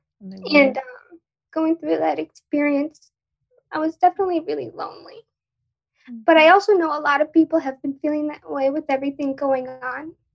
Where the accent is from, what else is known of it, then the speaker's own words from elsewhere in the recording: Long Island, New York, United States; So I'm from New York, Long Island. I don't know if anyone else is from there.